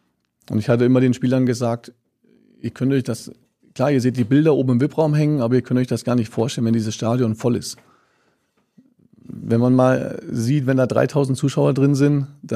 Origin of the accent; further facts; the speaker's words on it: Steinhaus, Hesse, Germany; Oder das war auf jeden Fall angefangen habe ich in meinem Heimatdorf.